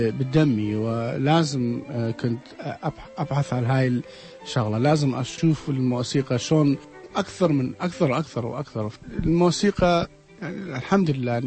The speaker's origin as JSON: {"language": "Arabic", "country": "Iraq", "said": "انا من الشمال العراق، من نطنجة اروح للشمال العراق اشوف الجبال اشوف اهلي واصدقائي"}